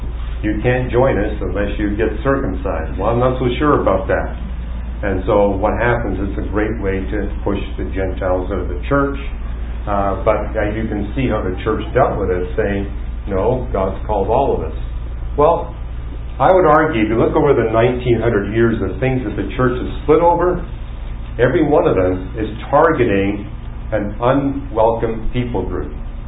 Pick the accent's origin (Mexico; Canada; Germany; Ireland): Canada; now in United States; You know, I came to Caltech from Canada. In Canada, I had not been able to find a church.